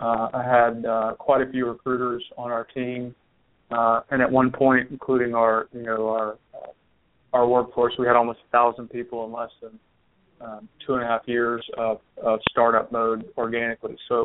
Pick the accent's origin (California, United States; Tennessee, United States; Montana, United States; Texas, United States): Tennessee, United States; Nashville; Well, I'm from Nashville, Tennessee, and I graduated from Vanderbilt University here in Nashville, Tennessee.